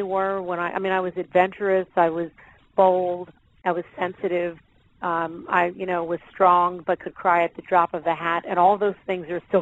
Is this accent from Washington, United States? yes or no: no; Philadelphia, Pennsylvania, United States; I'm from the Philadelphia area, so I'm a native of Pennsylvania, native of Philadelphia. That's still home for me and my parents.